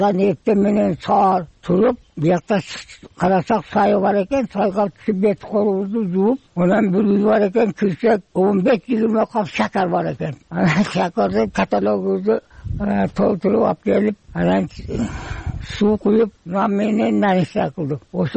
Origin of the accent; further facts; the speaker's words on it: Osh, Osh Region, Kyrgyzstan; Мен Оштон болом.